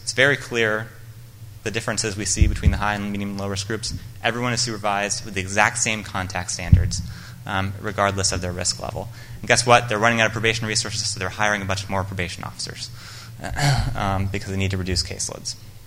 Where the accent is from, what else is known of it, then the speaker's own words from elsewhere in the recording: Oregon, United States; about the size of my hometown in Oregon